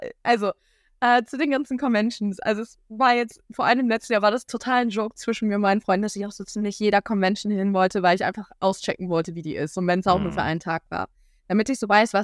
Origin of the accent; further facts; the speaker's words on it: North Rhine-Westphalia, Germany; born there; Ich bin ja gebürtige Münsterländerin.